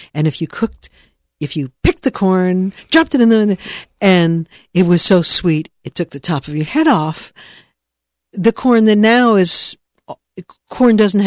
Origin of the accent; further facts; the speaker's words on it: New York, United States; now in Vermont, United States; when I was a little girl growing up outside of New York City, I live in Vermont now